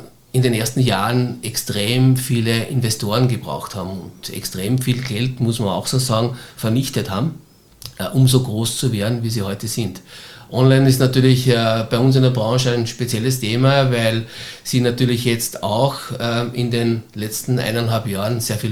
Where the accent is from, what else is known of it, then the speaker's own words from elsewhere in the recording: Styria, Austria; now in Vienna, Austria; du als Steirer kannst doch nicht in Wien bei einem Fußballclub quasi Fan sein.